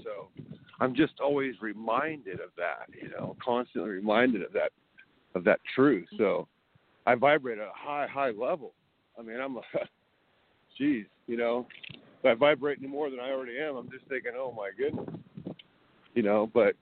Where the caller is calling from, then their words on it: California, United States; I'm calling from California.